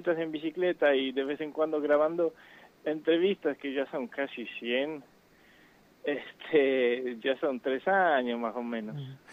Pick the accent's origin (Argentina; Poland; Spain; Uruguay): Poland; Y yo soy de Polonia.